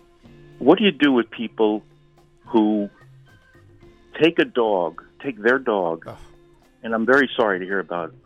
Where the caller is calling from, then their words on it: Cranford, New Jersey, United States; Calling from Jersey.